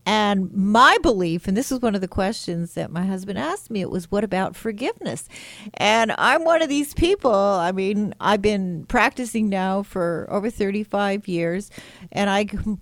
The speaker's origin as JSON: {"language": "English", "town": "Montreal", "region": "Quebec", "country": "Canada", "lives_now": "New York, United States"}